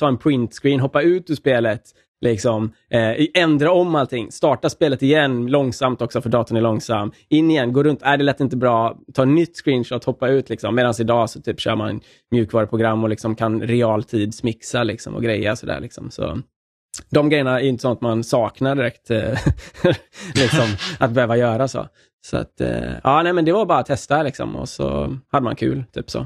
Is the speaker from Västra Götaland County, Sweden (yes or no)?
yes; Gothenburg, Västra Götaland County, Sweden; Jag är ju från Göteborg också då, som några av er där.